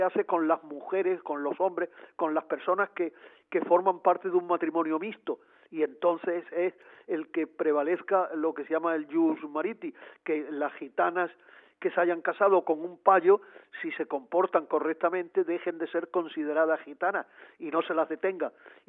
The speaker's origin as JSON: {"language": "Spanish", "region": "Andalusia", "country": "Spain", "said": "Yo realmente, como andaluz, me preocupó desde un principio"}